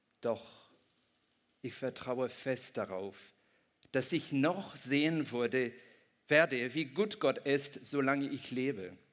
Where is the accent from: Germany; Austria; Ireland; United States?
Ireland; Ich bin in Irland aufgewachsen, wir sind immer zum Meer gegangen. Das Meer war nie so entfernt.